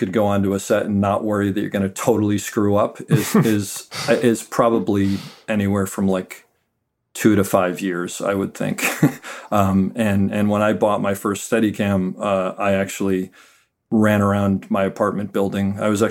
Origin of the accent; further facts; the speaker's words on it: Connecticut, United States; And I knew, I grew up in Connecticut. It's like, you know, burgeoning film community there.